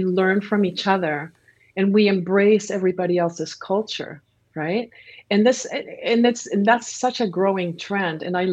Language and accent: English; Peru; I was born and raised in Peru